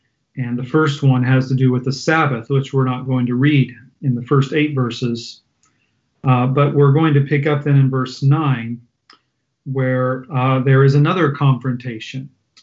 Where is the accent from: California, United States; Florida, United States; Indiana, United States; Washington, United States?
Washington, United States; I grew up near Seattle, so I won't try to point it out on the map behind me, but up in the northwest corner of the U.S., about a three-hour drive south from Vancouver, Canada.